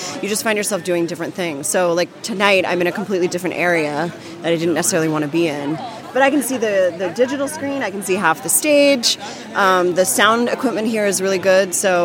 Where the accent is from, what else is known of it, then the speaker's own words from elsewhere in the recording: Texas, United States; now in Brooklyn, United States; No. Originally I'm from Texas.